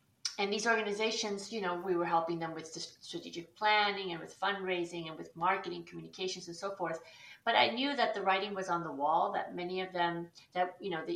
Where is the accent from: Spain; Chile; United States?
Chile; As you mentioned, I'm originally from Chile